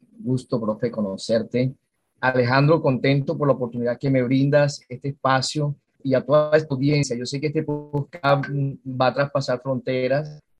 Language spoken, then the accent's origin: Spanish; Aracataca, Magdalena, Colombia; soy natural de Aracataca, Magdalena, la Tierra Nobel.